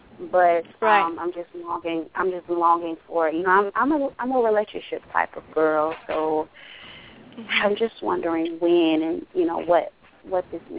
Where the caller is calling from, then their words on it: Florida, United States; I'm calling from Florida.